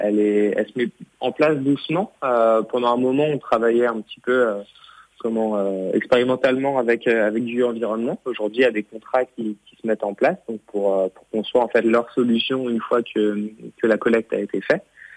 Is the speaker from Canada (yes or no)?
no; Pays de la Loire, France; parce qu'on est bretons, nous, de base, on vient de Mayenne